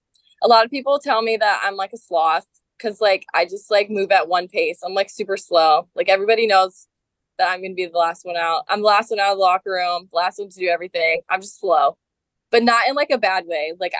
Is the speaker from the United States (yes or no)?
yes; California, United States; And I'm from California, so like I was Lakers fan, so yes.